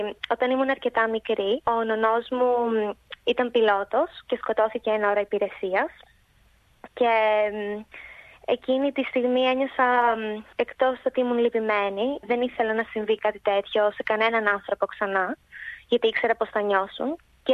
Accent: Chalkida, Central Greece, Greece; moved away as an adult; now in Australia; Η καταγωγή μου είναι από την Εύβοια και συγκεκριμένα από τη Χαλκίδα.

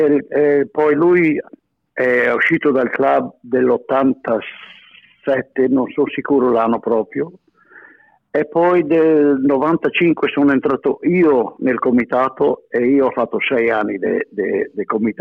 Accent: Griffith, New South Wales, Australia; noi siamo nati tutti quanti a Griffith

